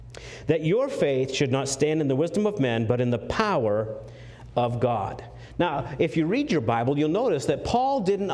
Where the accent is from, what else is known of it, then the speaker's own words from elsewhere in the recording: Maine, United States; I'm from Maine.